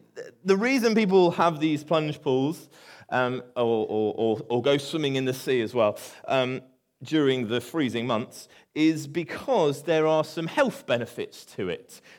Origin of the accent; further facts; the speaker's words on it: Chertsey, South East England, United Kingdom; moved away as an adult; now in Chichester, United Kingdom; So I grew up in Chertsey, and then I moved. It's nearly 20 years ago that I moved to Chichester to go to university.